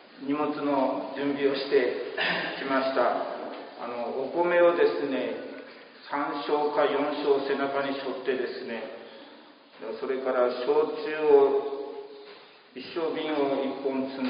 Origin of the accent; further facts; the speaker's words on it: Tainoura, Nagasaki, Japan; 私は上五島の田井浦出身です。昭和41年生まれ、3月なので57歳です。